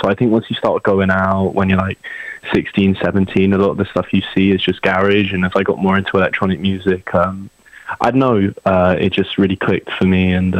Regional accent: Banbury, South East England, United Kingdom; So I'm from a bit of the middle of nowhere. I'm from a town called Banbury, which is in between London and Birmingham.

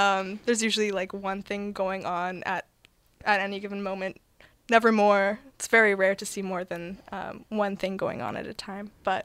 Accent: Ottawa, Ontario, Canada; which is an Ottawa-based black metal band from my hometown.

